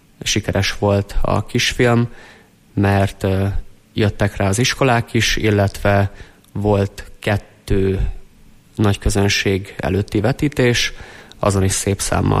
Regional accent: Hungary

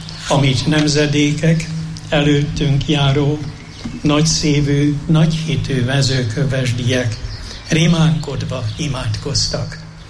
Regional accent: Jászárokszállás, Jász-Nagykun-Szolnok, Hungary; valaki szülőhazámból, Jászárokszállásból mondta, hogy megyünk Mezőkövesre.

